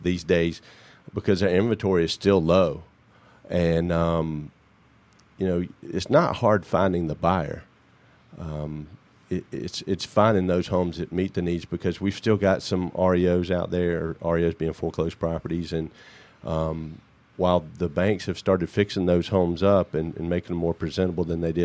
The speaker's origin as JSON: {"language": "English", "region": "Georgia", "country": "United States", "tie": "born or raised there", "said": "growing up in Gwinnett County and being here doing real estate for 21 years."}